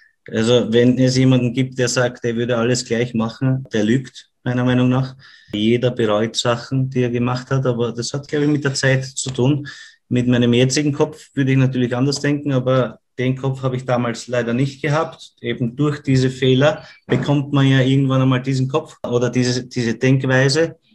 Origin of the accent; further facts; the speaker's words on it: Vienna, Austria; accent: Viennese; unser Wiener Dialekt ist ja nicht immer zum Verstehen für andere.